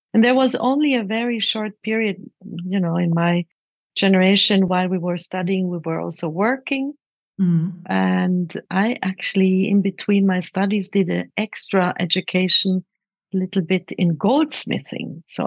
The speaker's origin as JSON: {"language": "English", "country": "Switzerland", "tie": "born or raised there", "first_language": "Hungarian", "second_language": "English", "said": "I myself grew up speaking Hungarian at home, growing up in Switzerland, as being a family from refugees, having family in Austria, in Hungary, in at that time Czech Republic, in the US."}